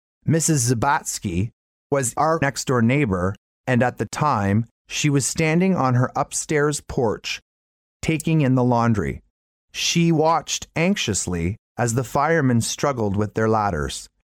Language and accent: English; Wisconsin, United States; Growing up in Wisconsin, I never knew anyone in the movie business.